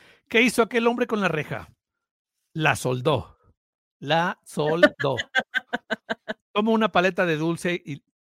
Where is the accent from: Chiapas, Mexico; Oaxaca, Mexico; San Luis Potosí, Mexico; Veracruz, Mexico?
Veracruz, Mexico; Papantla; en mi pueblo mágico, Papantla